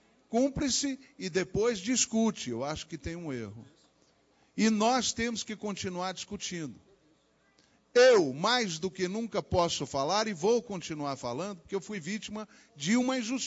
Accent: Brazil; Nós somos brasileiros e temos raízes.

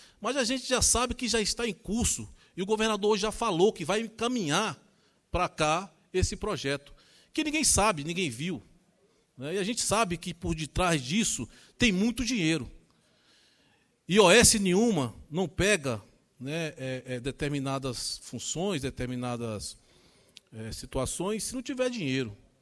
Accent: Brasília, Federal District, Brazil; Eu, como cidadão, como brasiliense

